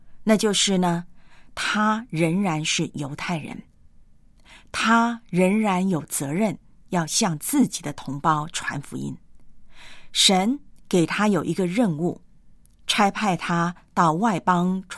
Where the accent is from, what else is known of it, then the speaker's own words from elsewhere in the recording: Taiwan; 自己呢是土生土长的台湾人，我从小呢对中国的认识呢是在我的历史课本以及地理课本上面，我从未踏足中国。对我来讲呢，中国，我是中国人，但是很奇怪的，我从来没有到中国。